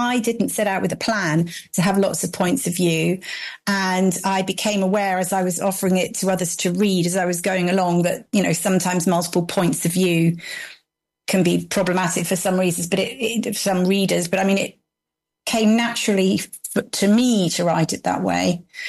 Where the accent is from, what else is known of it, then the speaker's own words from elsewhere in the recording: Teddington, London, United Kingdom; So my home suburb, my hometown was Teddington.